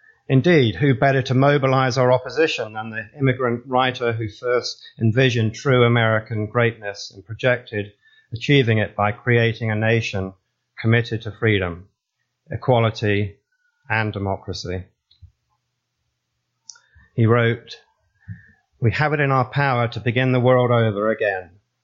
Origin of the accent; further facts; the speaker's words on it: United Kingdom; now in United States; Now, being a Brit, I obviously been here about 20 years